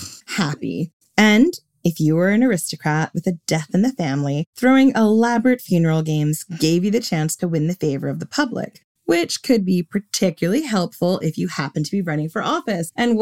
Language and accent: English; Long Island, New York, United States; now in London, United Kingdom; In case you didn't know, I come from Long Island and I've lived in London for a long time. So my accent is all over the place.